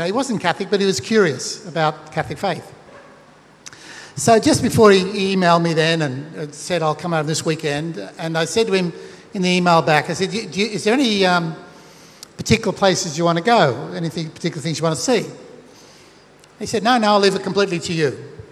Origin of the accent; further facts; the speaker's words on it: Australia; are you Australian? I said, yeah, I'm Australian.